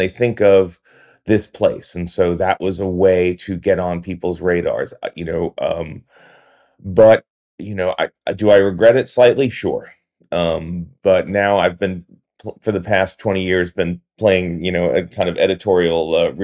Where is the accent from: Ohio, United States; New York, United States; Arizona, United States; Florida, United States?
New York, United States; New York City; now in Hudson Valley, United States; I moved up from Brooklyn, you know, in 1996, right? I'm not from the Hudson Valley. And so growing up in New York City, I thought of the Hudson Valley as upstate because that was my point of view.